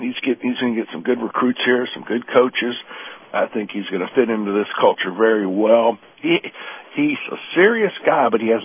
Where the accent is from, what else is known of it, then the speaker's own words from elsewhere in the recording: Florida, United States; I grew up down in South Florida in the Baltimore Orioles.